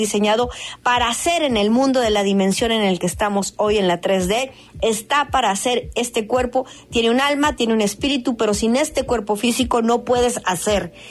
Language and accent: Spanish; Mexico; así somos los mexicanos.